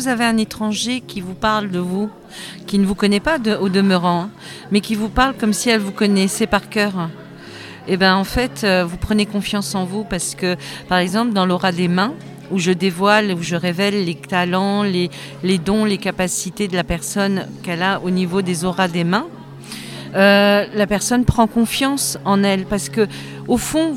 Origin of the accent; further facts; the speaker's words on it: Mardié, Centre-Val de Loire, France; Oui, on est du 45, on est de Mardier.